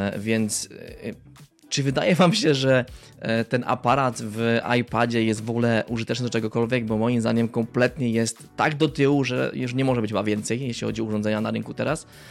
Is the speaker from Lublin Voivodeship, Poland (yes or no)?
no; Rajcza, Silesian Voivodeship, Poland; do miejscowości, z której pochodzę, z Rajczy